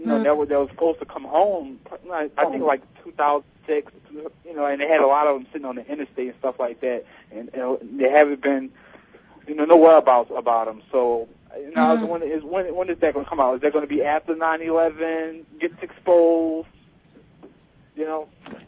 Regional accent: New Orleans, Louisiana, United States; now in Shreveport, United States; I've been calling here and been saying … from Shreveport, but I'm actually from New Orleans, and I was, you know, born and raised.

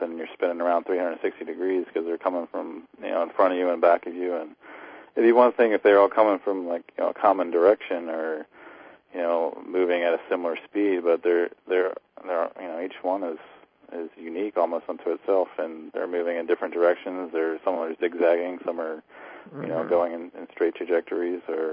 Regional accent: East Coast, United States; I'm from the East Coast. I came out from Maryland.

